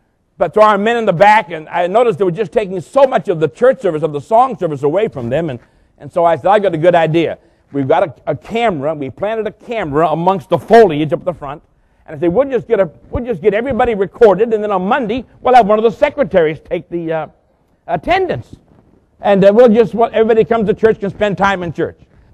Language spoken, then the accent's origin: English; Boston, Massachusetts, United States; I'm from Boston. My wife and I were both raised in Boston. And people in Boston are very reserved.